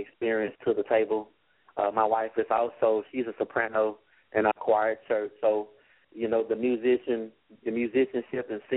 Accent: Dallas, Texas, United States; Okay, I'm from Dallas. I was born and raised here in Dallas. I'm now 36 years of age.

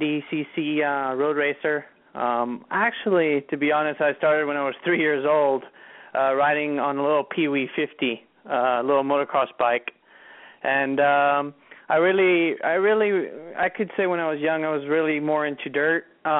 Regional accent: Barcelona, Catalonia, Spain; Yeah, so basically I was born in Spain, Barcelona, and born and raised there.

